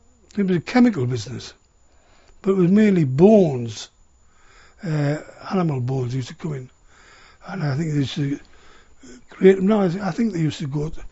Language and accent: English; Middlesbrough, North East England, United Kingdom; I'm actually born and bred in Middlesbrough. I was born on the 16th of May 1934, just 500 yards from where I live now, actually. I was the first baby, it was a brand new estate, and I was the first baby ever born on that estate.